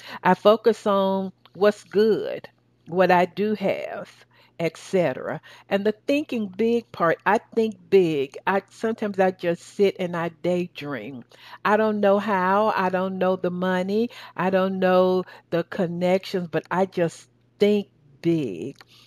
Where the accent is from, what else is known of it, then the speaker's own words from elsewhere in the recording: the South, United States; accent: southern; That's my southern accent.